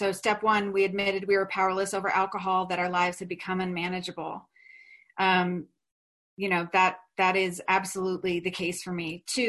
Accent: New York, United States; and I am from New York, and so I felt like a farmer.

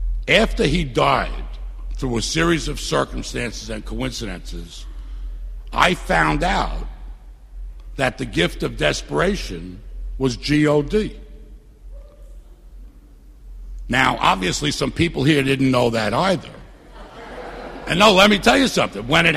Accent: Queens, New York, United States; I'm from Bayside, Queens.

